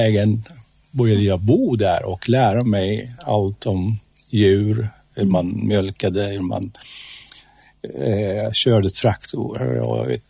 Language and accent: Swedish; Iran; Swedish is a second language; now in Sunne, Sweden; jag är uppvuxen en storstad i Iran och alltid drömt om att bo ute på landet. Och när jag hamnade här i Sunne